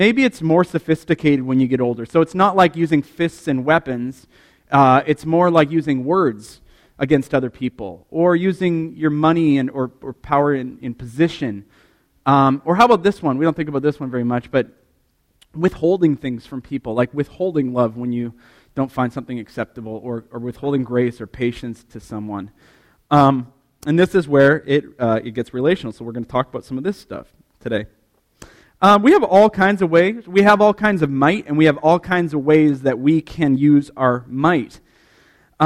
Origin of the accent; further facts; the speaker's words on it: Canada; I grew up in Canada, and at recess we'd play hockey